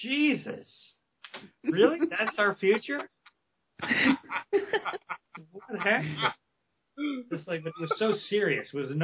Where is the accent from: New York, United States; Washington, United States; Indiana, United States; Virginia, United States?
Indiana, United States; He's my best friend, and we grew up together in Indiana. We both came out here at the same time